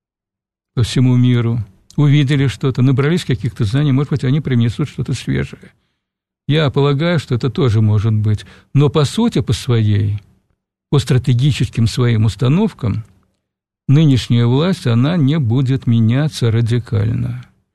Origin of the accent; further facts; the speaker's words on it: Kazakhstan; я казах... И насколько я себя понимаю, да, как казаха, уже много лет, много десятилетий проживающего там в другой среде, то есть в иноязычной, в поликультурной